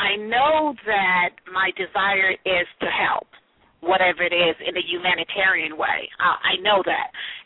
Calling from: Washington, District of Columbia, United States; I am calling from the Washington, D.C. area.

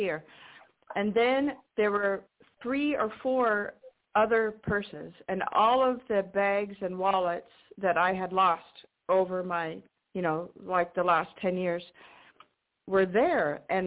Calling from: Washington, United States; in Washington State.

